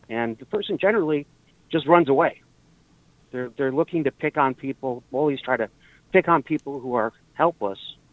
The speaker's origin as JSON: {"language": "English", "region": "Midwest", "country": "United States", "tie": "born or raised there", "said": "Being a small man growing up in the Midwest, there are a lot of big people that picked on me"}